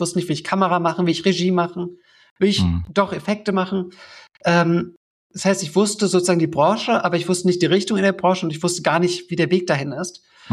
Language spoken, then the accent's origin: German; Berlin, Germany; ich bin selbst in Köpenick zur Schule gegangen